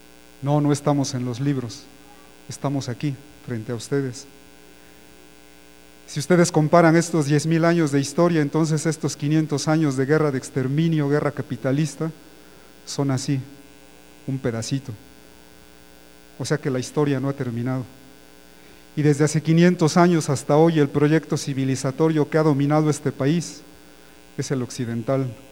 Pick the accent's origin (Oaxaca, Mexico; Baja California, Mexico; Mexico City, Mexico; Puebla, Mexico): Puebla, Mexico; de la Mixteca Poblana.